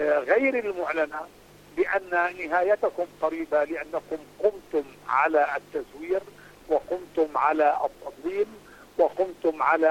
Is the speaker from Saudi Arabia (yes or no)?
no; Palestine